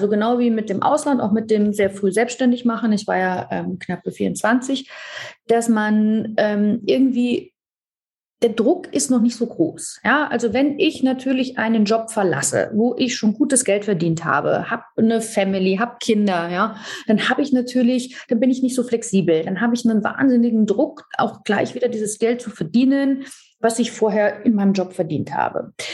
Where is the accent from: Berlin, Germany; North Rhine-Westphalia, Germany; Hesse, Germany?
Hesse, Germany; Frankfurt; also born or lived in New York, United States / Paris, France; habe mich dann zurückgefunden in meiner Heimatstadt Frankfurt, wo ich aufgewachsen bin